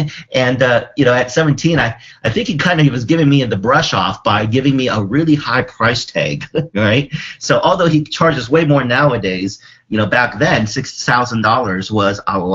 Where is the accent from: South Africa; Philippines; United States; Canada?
Philippines; You know, my father was in the Philippines. I'm Filipino.